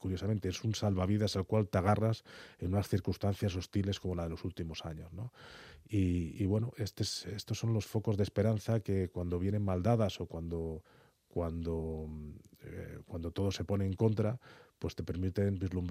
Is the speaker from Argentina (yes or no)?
no; Guadalajara, Jalisco, Mexico; Y es en este viaje a Guadalajara, que es donde yo soy de Guadalajara